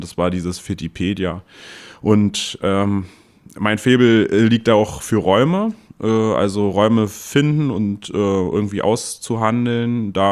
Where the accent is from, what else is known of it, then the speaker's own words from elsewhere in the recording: Berlin, Germany; bin ich auch selbstständig hier in Sachsen-Anhalt, manchmal auch in Berlin, wo ich herkomme.